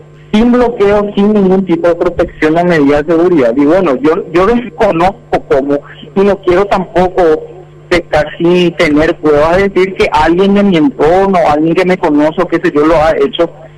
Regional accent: Encarnación, Itapúa, Paraguay; De Encarnación, de la ciudad de Encarnación.

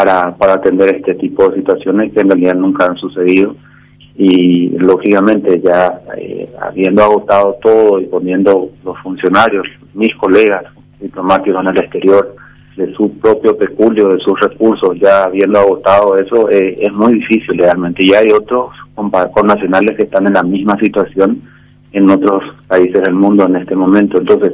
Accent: Paraguay; Sí les transmití mi dolor como paraguayo

